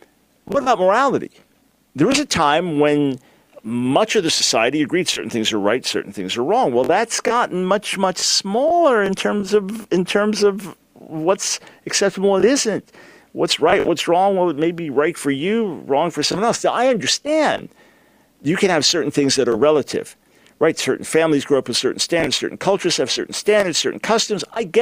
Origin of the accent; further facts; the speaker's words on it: New York, United States; And I love that New York spirit. That's my hometown.